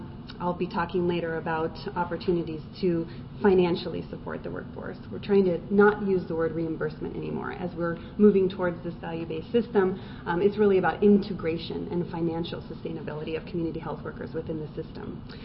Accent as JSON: {"language": "English", "region": "Arizona", "country": "United States", "said": "I'm from Arizona."}